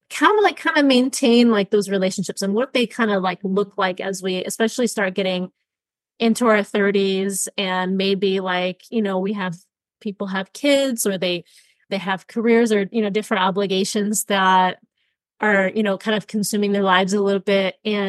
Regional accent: California, United States; now in Sacramento, United States; I am originally from the Bay Area, and I moved 2.5 hours away to the Sacramento area about 10 years ago.

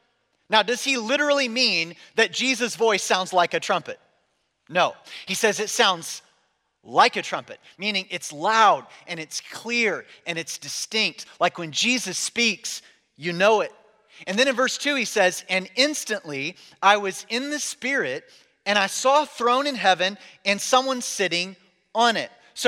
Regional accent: Midwest, United States; I grew up in the Midwest, and I don't know how many of you have ever been in a good old-fashioned Midwest thunderstorm

